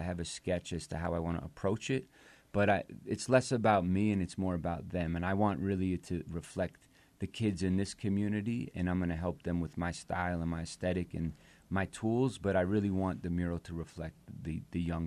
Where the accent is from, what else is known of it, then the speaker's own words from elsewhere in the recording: New York, United States; I'm an artist from New York, and my background is skateboard, graffiti, and just that culture